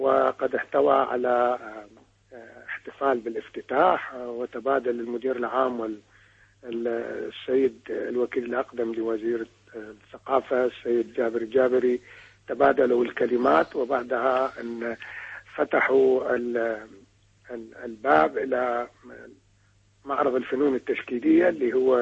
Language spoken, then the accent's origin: Arabic; Iraq; الحقيقة لازم نحن كعراقيين نغلب هويتنا العراقية على الضغائن والأحقاد والأشياء اللي تفرقنا